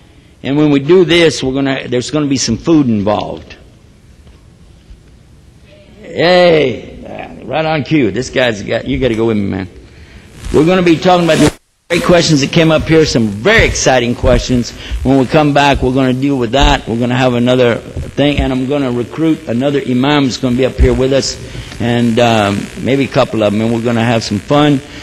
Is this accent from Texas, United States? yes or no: yes; Texas, United States; I'm from Texas. I'm the last guy you want to take His word for.